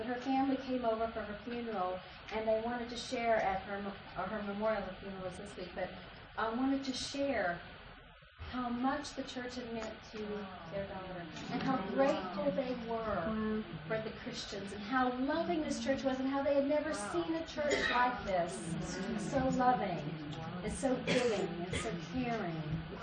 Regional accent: England, United Kingdom; I'm just not an expressive, you know, I'm English after all, and I don't express myself.

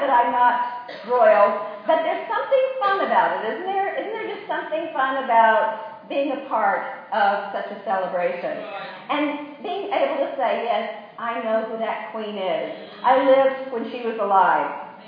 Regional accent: Virginia, United States; now in Australia; We became Australian citizens. I have two passports. I have an Australian passport and a U.S. passport, which I'm sure you can tell by my accent. I'm from Virginia right now. I never lost my accent

